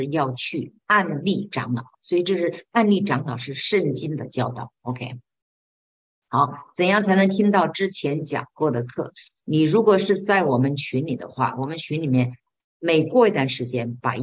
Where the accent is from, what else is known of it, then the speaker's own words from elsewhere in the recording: China; 这是我们中国人，我们特别要注意哈